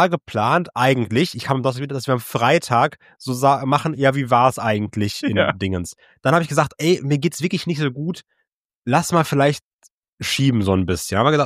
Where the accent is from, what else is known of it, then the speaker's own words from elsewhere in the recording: Germany; Und dann sagt er so, ja, woher kommt ihr? Ich so, ja, Germany.